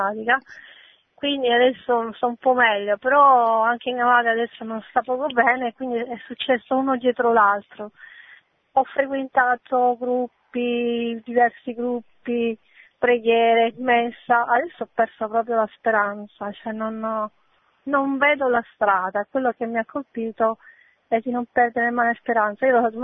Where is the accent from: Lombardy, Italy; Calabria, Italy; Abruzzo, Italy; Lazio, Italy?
Abruzzo, Italy; e sono dell'Abruzzo.